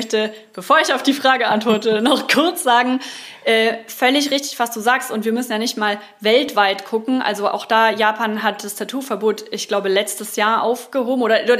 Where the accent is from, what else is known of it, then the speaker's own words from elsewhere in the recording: Munich, Bavaria, Germany; Naja, also ich bin groß geworden in der Münchner Vorstadt